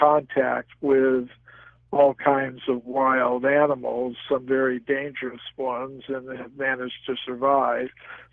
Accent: Florida, United States; I remember growing up in Florida as a young boy, we had to be aware of the animals.

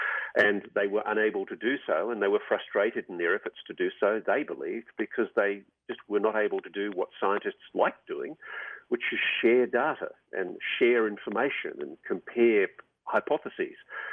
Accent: Australia; I pulled rank as an Australian journalist.

